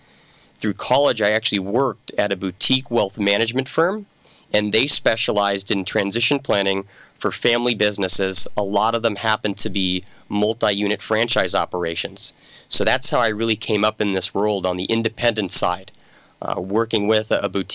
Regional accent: Los Angeles, California, United States; So I'm an Angeleno, born and raised in Los Angeles, more specifically Northridge. So I was an earthquake kid.

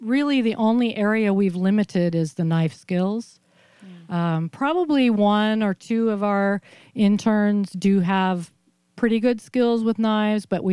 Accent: Cambria, California, United States; also born or lived in Los Angeles; So I grew up in Cambria, pretty much from L.A., but in the 70s, we moved to Cambria because my parents bought a restaurant.

